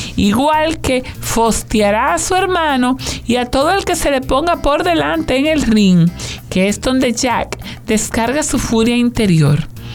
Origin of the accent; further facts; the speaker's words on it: Spain; No se ofendan, yo soy española, ¿eh?